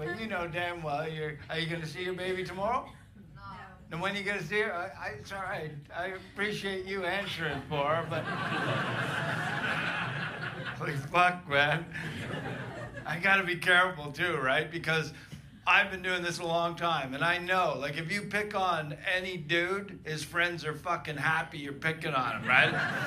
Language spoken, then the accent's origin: English; Canada; moved away as an adult; now in United Kingdom; I'm from Canada originally, but I've lived in the UK for 20 years.